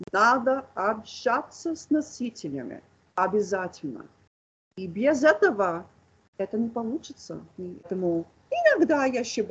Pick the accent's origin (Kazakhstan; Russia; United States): United States; New Jersey; Russian is a second language; now in North Carolina, United States; Я американка. Я сейчас живу в Северной Каролине, но я родом из Нью-Джерси. Я очень давно изучаю русский язык.